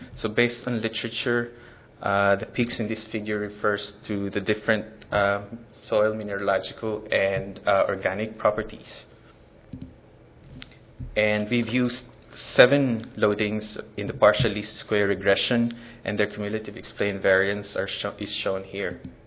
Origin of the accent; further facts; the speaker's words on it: Philippines; English is a second language; Maraming salamat po is thank you in my native language in the Philippines